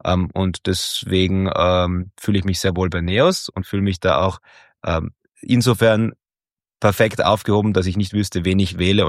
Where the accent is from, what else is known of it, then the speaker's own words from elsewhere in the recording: Innsbruck, Tyrol, Austria; Ich bin Innsbrucker, also in Tirol aufgewachsen.